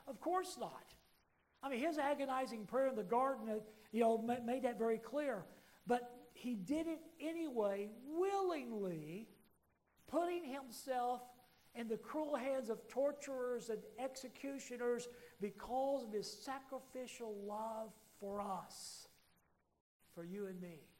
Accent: Oklahoma, United States; the fellowship I grew up in Oklahoma.

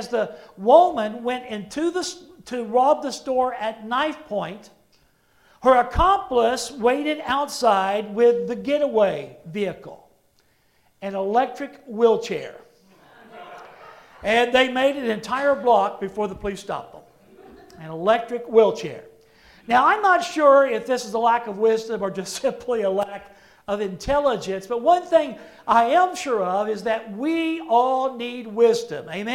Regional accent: Oklahoma, United States; when I found out this guy was from Oklahoma, my home state

